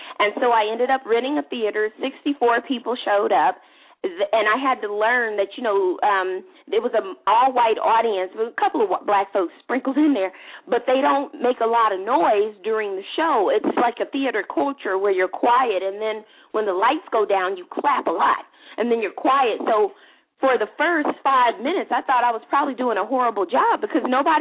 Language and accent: English; Inditam, Cameroon; I'm from Cameroon and the village called Inditam, mm-hmm. and I'm from the Tikar tribe.